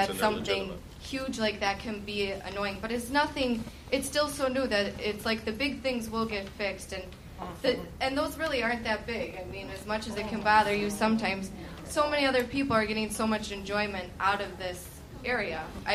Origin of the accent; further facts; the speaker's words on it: New Berlin, United States; I'm from New Berlin.